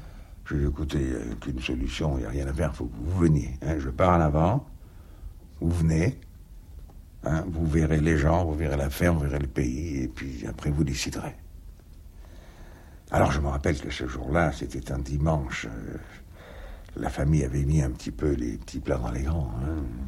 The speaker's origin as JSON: {"language": "French", "town": "Lunel", "region": "Occitanie", "country": "France", "tie": "born there", "said": "Alors moi, je suis né à Lunel."}